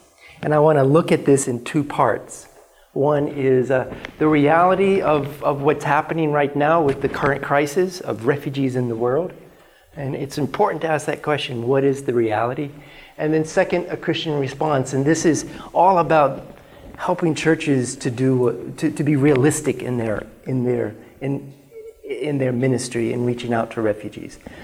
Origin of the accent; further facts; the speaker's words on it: Virginia, United States; moved away as an adult; now in Europe; I am originally from America, in Virginia, but I've lived in Europe now almost 25 years.